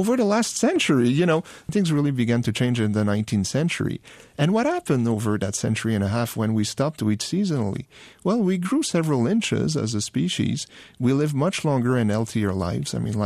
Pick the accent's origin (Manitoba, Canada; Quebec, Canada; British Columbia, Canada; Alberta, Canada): Quebec, Canada; born or raised there